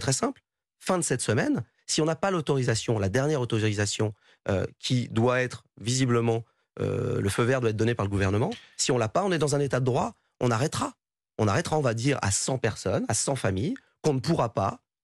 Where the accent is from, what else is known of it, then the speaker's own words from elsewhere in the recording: France; je suis français, je crois en mon pays